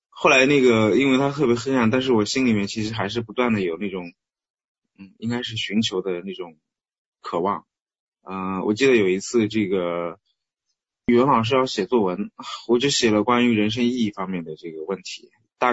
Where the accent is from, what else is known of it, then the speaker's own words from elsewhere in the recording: Jiangsu, China; 我出生在这个中国这个普通的一个苏南的一个小镇，也是像其他人一样普通的上学。